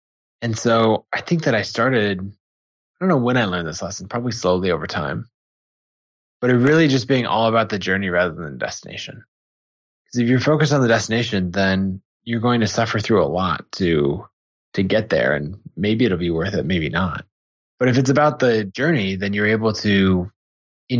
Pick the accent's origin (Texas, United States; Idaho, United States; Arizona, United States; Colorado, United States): Idaho, United States; Yep. I grew up maybe 45 minutes outside of the city, up in the mountains, and went to school at Boise State.